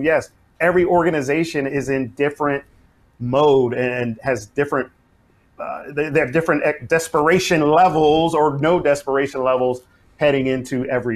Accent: Philadelphia, Pennsylvania, United States; I'm from Philadelphia, and I don't know if you remember when they had the process going on here.

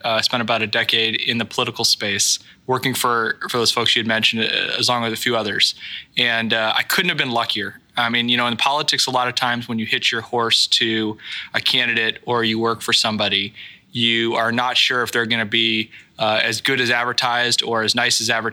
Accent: Downers Grove, Illinois, United States; Downers Grove, Illinois, which is a suburb of Chicago.

